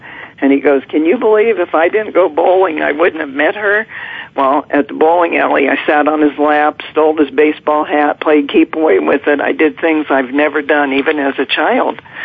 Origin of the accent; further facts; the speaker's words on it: Ohio, United States; first of all, I'm 9 years older. I come from Ohio.